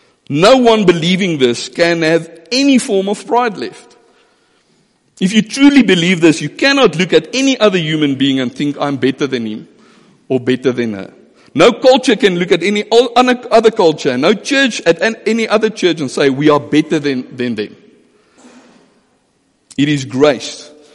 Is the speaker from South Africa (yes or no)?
yes; Johannesburg, Gauteng, South Africa; also born or lived in Marble Hall; I am male. I am an Afrikaner. … from Marble Hall. I'm a Joburger. I'm a South African.